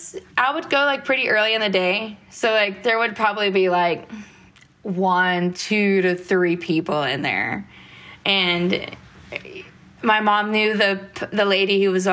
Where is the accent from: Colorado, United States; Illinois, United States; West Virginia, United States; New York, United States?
West Virginia, United States; especially like me growing up in West Virginia in a smaller town, like just tucked away in the mountains, and, you know, everyone like crowds around the rivers. And I grew up kind of poor, you know.